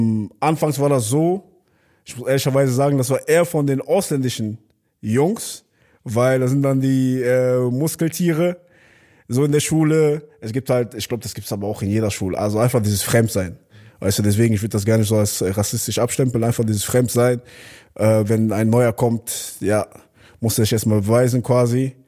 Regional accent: Bergheim, North Rhine-Westphalia, Germany; ich komme aus einer kleinen Stadt, ich komme aus Bergheim. Ja, und es ist quasi ein Dorf.

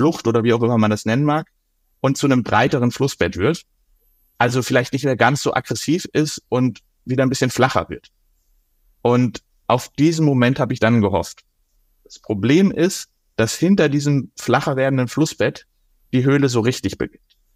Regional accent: Bavaria, Germany; ich bin an der Isar aufgewachsen in Oberbayern

